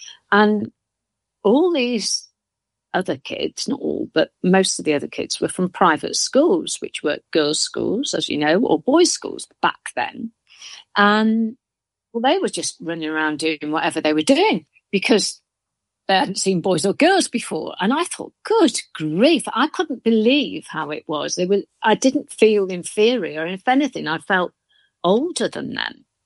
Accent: Wales, United Kingdom; So growing up in North Wales, I used to go to nightclubs, naughty girl, from when I was 15 with my mates.

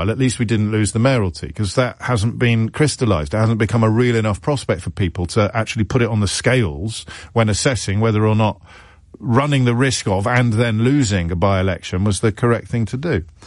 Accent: United Kingdom; I quite like beige food, but I'm British after all.

